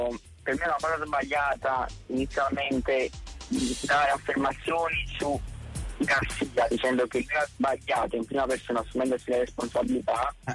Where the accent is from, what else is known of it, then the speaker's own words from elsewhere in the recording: Naples, Campania, Italy; vengo da Napoli.